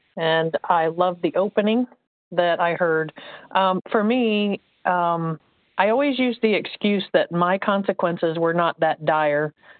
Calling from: Indiana, United States; I'm calling from Indiana.

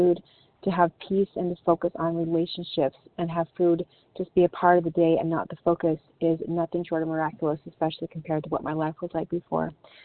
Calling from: Michigan, United States; I'm calling from Michigan.

